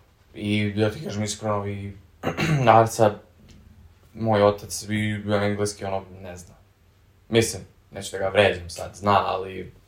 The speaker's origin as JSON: {"language": "Serbian", "country": "Serbia", "lives_now": "United States", "said": "Da, ono. Interesantno je, tamo sam Srbin, ovde sam Amerikanac."}